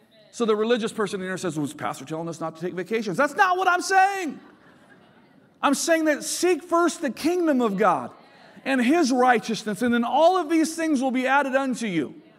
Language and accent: English; California, United States; I came from the Bay Area, Solano County, the most diverse county in the state of California.